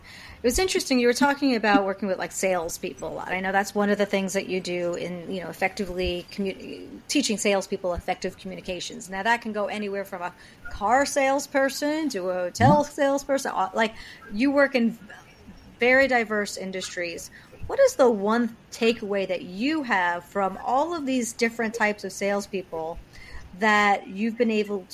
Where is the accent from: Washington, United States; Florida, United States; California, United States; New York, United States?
New York, United States; I'm not. I'm a New Yorker.